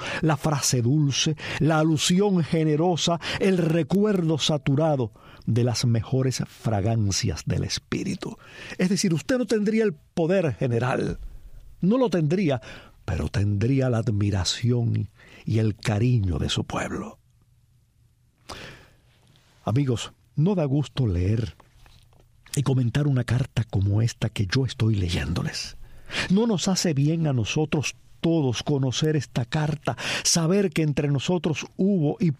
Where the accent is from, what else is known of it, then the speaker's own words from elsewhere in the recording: Cuba; A mí, como cubano